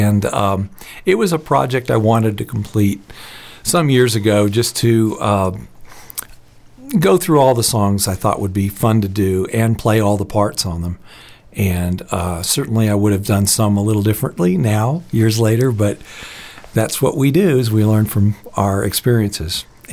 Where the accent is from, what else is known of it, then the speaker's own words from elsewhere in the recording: Florida, United States; also born or lived in Seattle / Virginia / Atlanta; now in Colorado, United States; I'm from South Florida originally. My mother was a singer and actress, and which sort of led us to live in different places. We lived in Seattle and Virginia and other places too